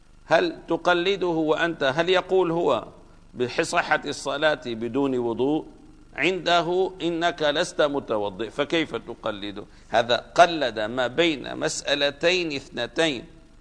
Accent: Damascus, Damascus Governorate, Syria; مثلا عندنا في دمشق

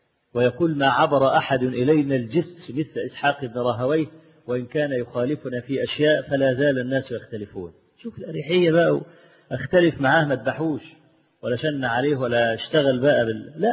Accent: Egypt; أنا مصري والمصر وشافعي

